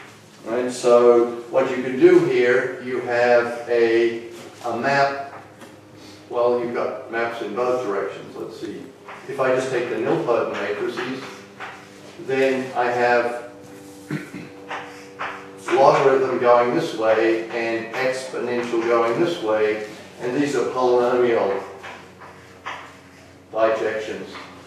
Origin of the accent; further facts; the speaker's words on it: Australia; I come from Australia, so everything's up here.